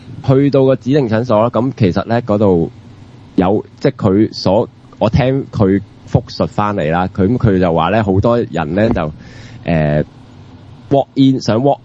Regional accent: China; 我哋係中國人都冇用㗎嘛

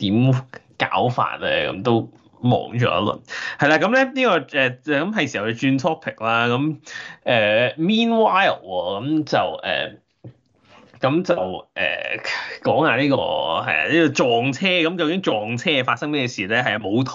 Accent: Hong Kong; 我作为一个香港人

